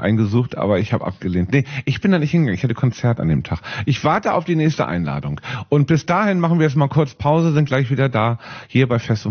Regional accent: Kiel, Schleswig-Holstein, Germany; Ich bin gebürtiger Kieler

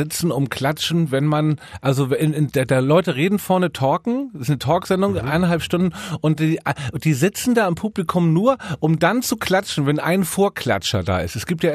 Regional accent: Hamburg, Germany; weil Hamburg immer noch die Heimat, also meine Heimat ist und ich werde wahrscheinlich auch irgendwann begraben werden in Hamburg.

